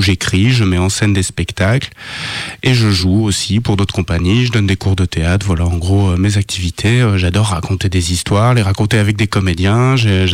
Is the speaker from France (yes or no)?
yes; Auvergne-Rhône-Alpes, France; born there; Je suis né en Haute-Savoie. Il y a de cela un peu plus de 34 ans maintenant. Je suis venu faire des études à Lyon